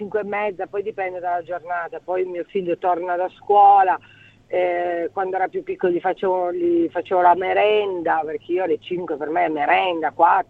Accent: Turin, Piedmont, Italy; io sono del nord, come te, sono di Torino, sono un piemontese, però io in Piemonte ho sempre mangiato tardi

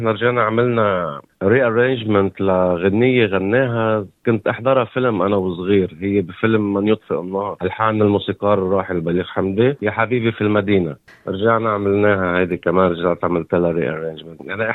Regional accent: Palestine; now in Australia; وأنا كفلسطيني ما إلي بلد، فهون أستراليا هلأ هي بلدي وبعتبرها بلدي.

